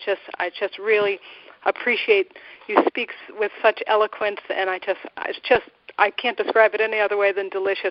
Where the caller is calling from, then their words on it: Boston, Massachusetts, United States; So I'm calling from Boston.